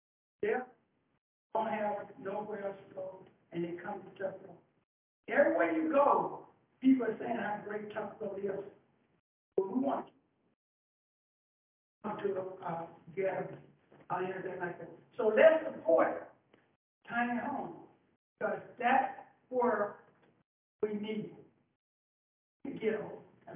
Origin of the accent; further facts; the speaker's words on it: the South, United States; I come from the South.